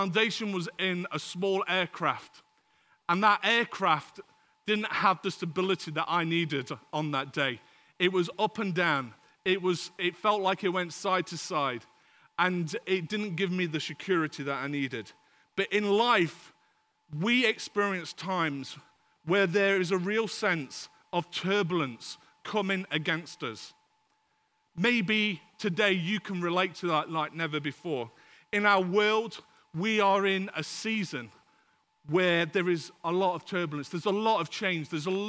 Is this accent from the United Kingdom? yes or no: yes; United Kingdom; Sometimes, as the British people, we love to grin and bear it and push through and try hard and just put on that brave smile.